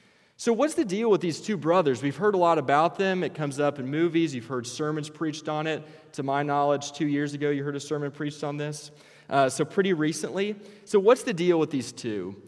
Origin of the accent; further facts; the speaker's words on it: Illinois, United States; I don't know if you've ever been in a cornfield, but I'm from Illinois, so they're all over.